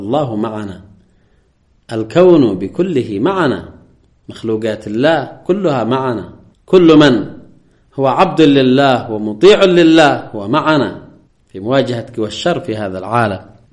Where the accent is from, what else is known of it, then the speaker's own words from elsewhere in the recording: Yemen; لاحظوا في المقابل نحن كشعب يمني، نحن كمسيرة قرآنية